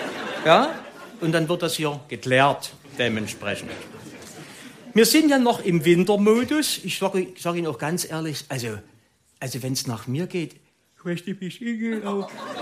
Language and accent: German; Dresden, Saxony, Germany; ich bin ja hier in meiner Heimatstadt in Dresden.